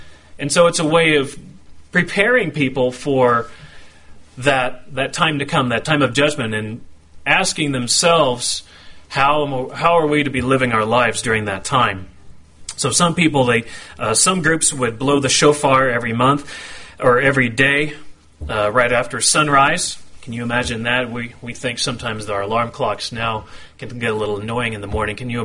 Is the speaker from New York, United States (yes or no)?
no; Oregon, United States; So a lot of people say, well, where'd you grow up? I say, oh, Eastern Oregon. They say, oh, Bend. I'm like, no, that's Central Oregon.